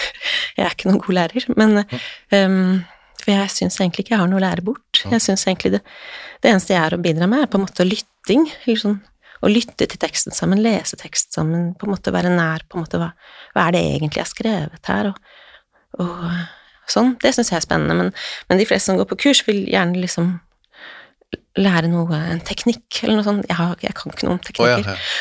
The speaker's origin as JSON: {"language": "Norwegian", "region": "Finnmark", "country": "Norway", "tie": "born or raised there", "said": "jeg vokste opp ved Tanaelva i Finnmark"}